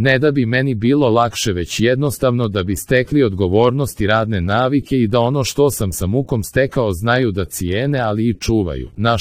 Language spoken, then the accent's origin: Serbian; Plav, Plav Municipality, Montenegro; Ja nisam želio otići, smatram da je moj rodni kraj najveća svetinja koju nosim u sebi. U Plavu se može uspjeti, ali i moraš raditi dan noć.